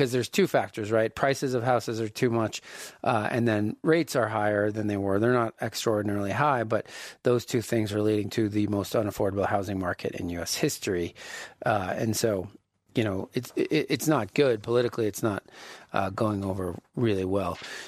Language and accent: English; East Coast, United States; I grew up on the East Coast, and I get a kick out of watching the evening news.